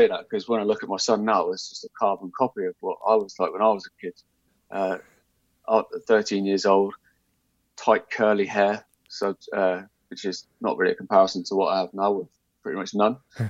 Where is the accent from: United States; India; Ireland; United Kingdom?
United Kingdom; South of England; I'm from England, from the south of England.